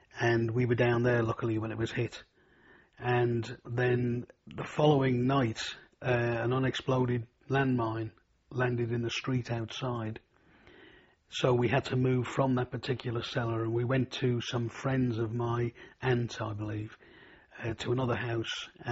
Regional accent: Liverpool, North West England, United Kingdom; born there; also born or lived in North Wales; I was born in Liverpool.

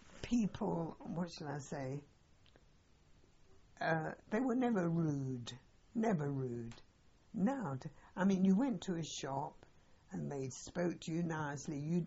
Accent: Italy; and she liked a lot of tea, being English, and we liked coffee, being Italian.

